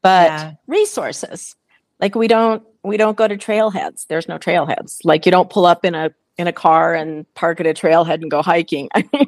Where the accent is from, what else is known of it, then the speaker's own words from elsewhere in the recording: Utah, United States; it's just because you're in Wyoming and I'm from Utah, where we both have beautiful mountains.